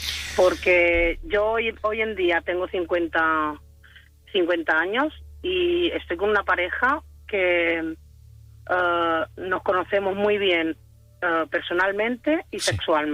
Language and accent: Spanish; Balearic Islands, Spain; Ellos viven en Almería, yo en Mallorca, soy de Mallorca